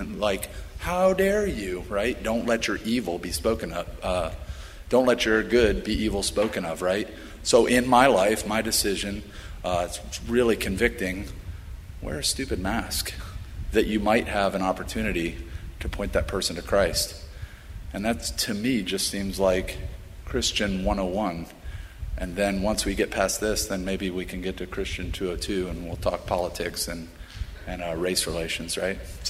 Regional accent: United States; So while I'm walking around and saying, wow, I'm a red-blooded American

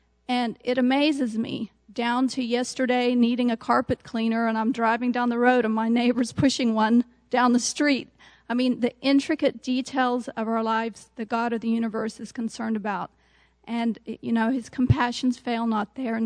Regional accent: South Africa; I grew up in South Africa. My parents were missionaries there

